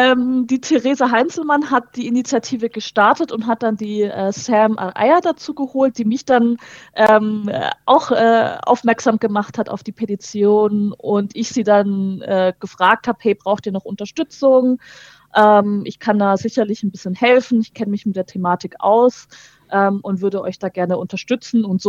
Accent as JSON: {"language": "German", "town": "Reutlingen", "region": "Baden-Württemberg", "country": "Germany", "said": "Ich bin selber aus Reutlingen"}